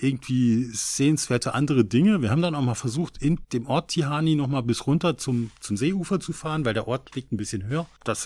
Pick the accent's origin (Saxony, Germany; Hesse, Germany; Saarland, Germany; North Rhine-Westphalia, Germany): Saarland, Germany; Ich komme ja nun auch aus dem Saarland, aus dem Südwesten, was ja auch römisch besiedeltes Gebiet war.